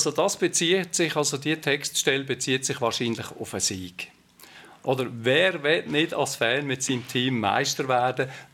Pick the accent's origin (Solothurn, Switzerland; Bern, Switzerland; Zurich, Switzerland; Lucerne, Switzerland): Lucerne, Switzerland; Hitzkirch; Ich bin aus dem Kanton Luzern. Ich bin aufgewachsen in Hitzkirch.